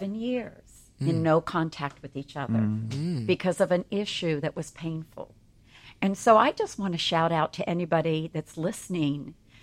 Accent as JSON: {"language": "English", "region": "Ohio", "country": "United States", "said": "I'm actually from Ohio."}